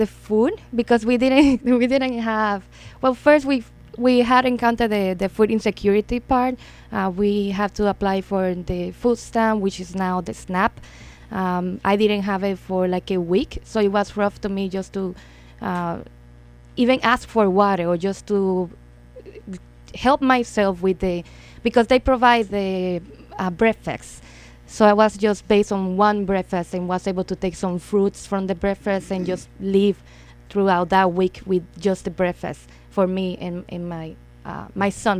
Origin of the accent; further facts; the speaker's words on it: Dominican Republic; moved away as an adult; I came from the Dominican Republic in 2011 with my daughter in my belly.